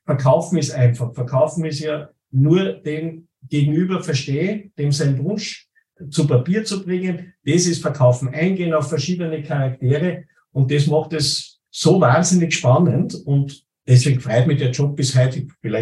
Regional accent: Salzburg, Austria; ich bin aus Bleinfeld bei Salzburg und Eugendorf bei Salzburg, das ist auch mal über den Hügel drüber

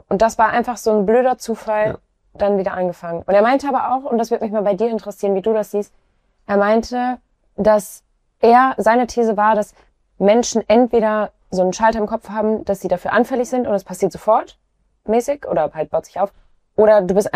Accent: Duisburg, North Rhine-Westphalia, Germany; Ich komme ja aus Duisburg, ne?

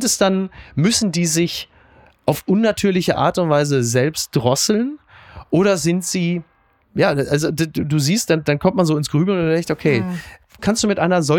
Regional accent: Castrop-Rauxel, North Rhine-Westphalia, Germany; selbst in meiner Heimat Castrop-Rauxel mittlerweile bemerkt

